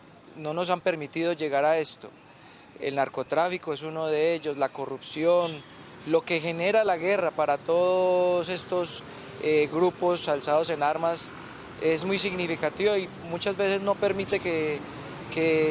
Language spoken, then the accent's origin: Spanish; Colombia; ese anhelo que tenemos como colombianos de vivir en paz.